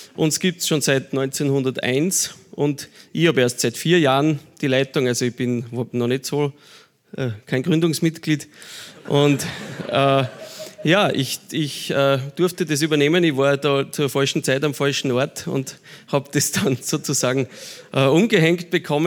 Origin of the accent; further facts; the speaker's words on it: Salzburg, Austria; born there; Nein, ich bin gebürtiger Salzburger. Das ja, sage ich immer mit sehr viel Stolz, seit ich in der Steiermark wohne.